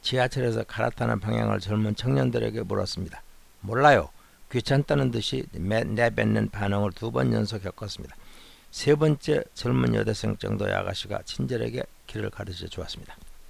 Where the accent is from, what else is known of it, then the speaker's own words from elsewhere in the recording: South Korea; 저는 한인 승무원들이 일본인 승무원들보다 예쁘다고 생각했었는데 한인으로서의 편견이었을 것으로 생각을 했었습니다.